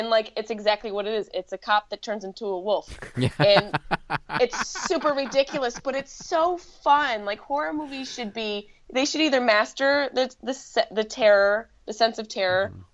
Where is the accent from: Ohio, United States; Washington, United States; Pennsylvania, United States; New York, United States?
New York, United States; Syracuse; accent: Syracuse; Yeah, upstate New York. Can you hear it? I have a little Syracuse accent